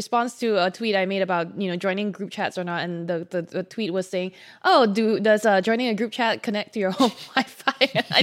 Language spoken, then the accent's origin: English; Singapore; I'm telling you, as a Singaporean person, the Chinese government is like something we openly talk about in Singapore